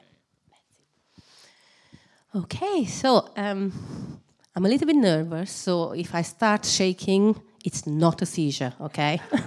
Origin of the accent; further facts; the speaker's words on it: Romania; English is a second language; moved away as an adult; now in United Kingdom; I am originally from Romania, as you know, and I'm in England for like 14 years